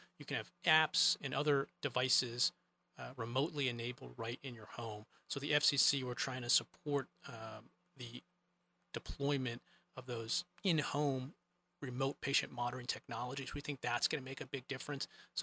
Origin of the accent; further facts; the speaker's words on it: Virginia, United States; So I grew up in Virginia. I grew up a Redskins fan.